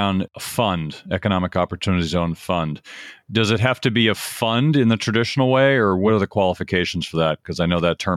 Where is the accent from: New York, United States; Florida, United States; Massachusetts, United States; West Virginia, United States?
Massachusetts, United States; No, I'm glad I'm from Massachusetts.